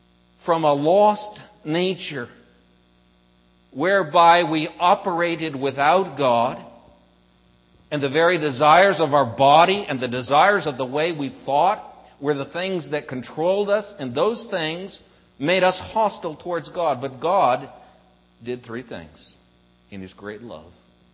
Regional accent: Portland, Oregon, United States; also born or lived in Montana; Well, I grew up in Portland. Started out in Montana, but by the first grade, I ended up in Portland. And we lived a few miles from downtown Portland.

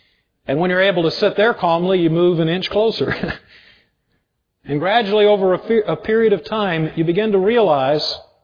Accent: Yuma, Arizona, United States; When I was growing up in Yuma, Arizona, there was a fellow who lived across the street from us who was a bully.

